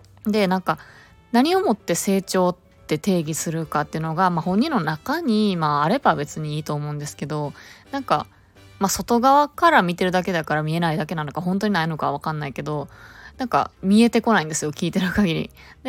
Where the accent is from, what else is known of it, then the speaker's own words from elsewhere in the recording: Osaka, Japan; moved away; 今一時帰国中でして、地元の大阪、実家ですね、に戻ってきてます。